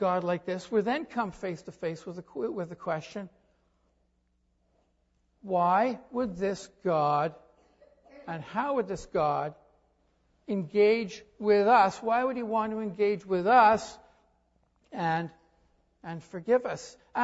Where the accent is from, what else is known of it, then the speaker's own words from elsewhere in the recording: Canada; Certainly as a Canadian, I wouldn't have expected that from any of my prime ministers or politicians.